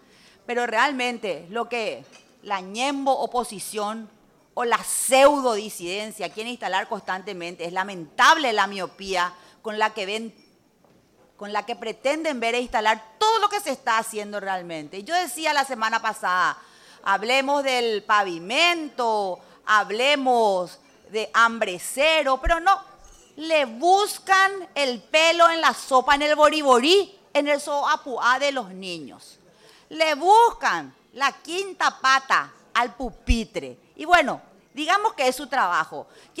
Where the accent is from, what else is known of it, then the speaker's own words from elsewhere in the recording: Paraguay; feliz como mamá, feliz como paraguaya